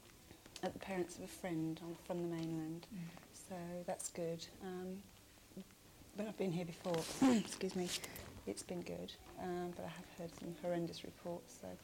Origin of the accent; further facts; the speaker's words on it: Canterbury, South East England, United Kingdom; I'm from Canterbury in Kent.